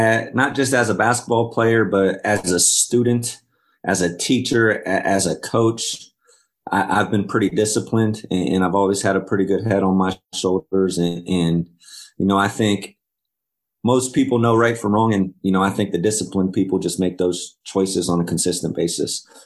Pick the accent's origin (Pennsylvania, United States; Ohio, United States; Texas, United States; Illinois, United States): Ohio, United States; Bolivar; I grew up in Bolivar, Ohio. I played my high school basketball at Tuskegee Valley High School.